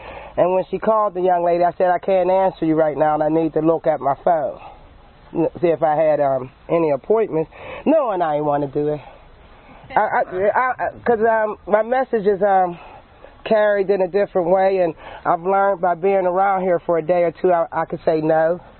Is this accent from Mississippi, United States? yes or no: no; Pittsburgh, Pennsylvania, United States; born there; I'm the youngest of eight. I was born in Pittsburgh on Wiley Avenue, which is a block and a half away from Center Avenue.